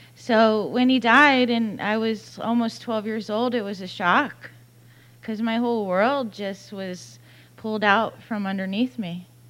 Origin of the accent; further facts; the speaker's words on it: Miami, Florida, United States; I'm born and raised in Miami, Florida. I'm a local.